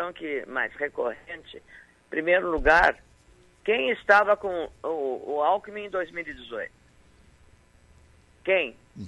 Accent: Lagoa Vermelha, Rio Grande do Sul, Brazil; o prefeito de Lagoa Vermelha, da minha terra, com o coração generoso que foi pela gratidão do que eu fiz pela minha terra

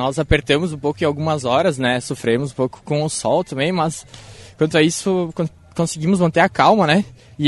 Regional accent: Nova Araçá, Rio Grande do Sul, Brazil; Eu sou de Nova Araçá.

